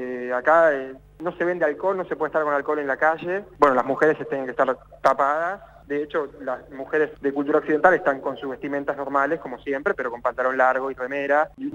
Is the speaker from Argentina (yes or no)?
yes; Argentina; como somos los argentinos